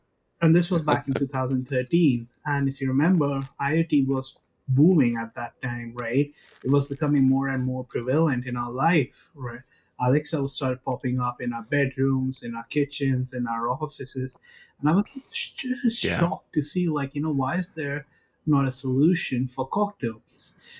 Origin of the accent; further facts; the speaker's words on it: India; I come from India.